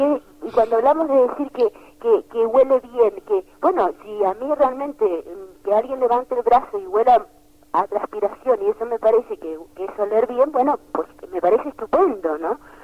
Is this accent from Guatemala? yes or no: no; Argentina; soy argentina, pero pertenezco a una zona donde realmente estoy rodeada de ríos